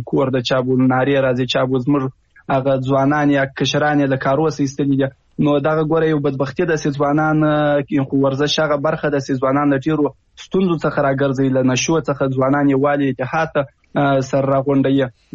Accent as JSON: {"language": "Pashto", "country": "Afghanistan", "said": "نو زه د یو افغان په حیث دغه ستونزې له تاسو سره شریکوم."}